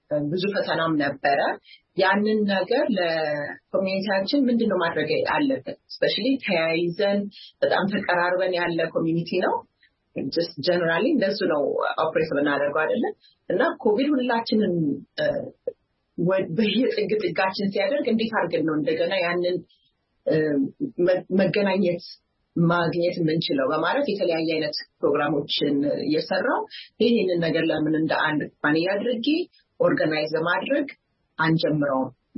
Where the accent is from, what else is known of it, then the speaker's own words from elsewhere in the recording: United States; ማለት አሜሪካ ውስጥ ነው ያደኩት።